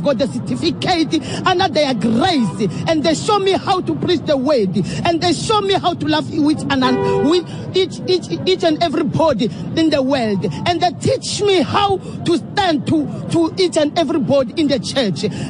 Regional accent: Bushbuckridge, Mpumalanga, South Africa; I'm coming from Bushbuck Ridge.

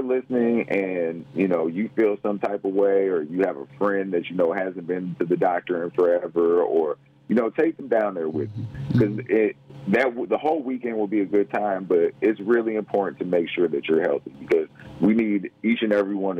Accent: Detroit, Michigan, United States; I'm from Detroit. I'm from Old Town.

